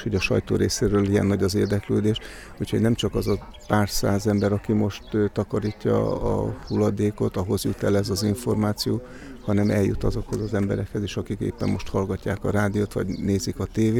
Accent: Sátoraljaújhely, Borsod-Abaúj-Zemplén, Hungary; born there; itt születtem Sátoraljaújhelyen

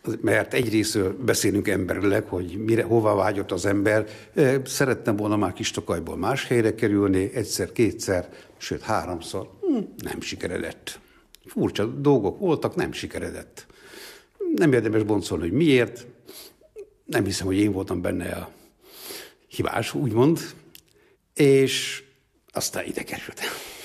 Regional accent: Mád, Borsod-Abaúj-Zemplén, Hungary; egy teljesen tradicionális református családban nőttem fel. Hegyaljai vagyok, Mádi vagyok.

